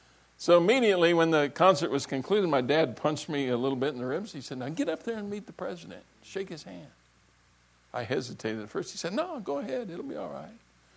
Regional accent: Pueblo, Colorado, United States; I said, "Well, I'm from Pueblo, Colorado. You've never heard of it."

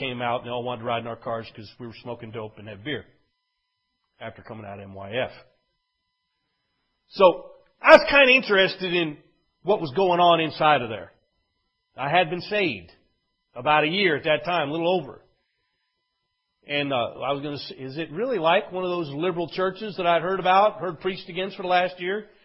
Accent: New Jersey, United States; I grew up in New Jersey, the northern suburbs of New Jersey, right across the Hudson River from New York City. I could see the skyline.

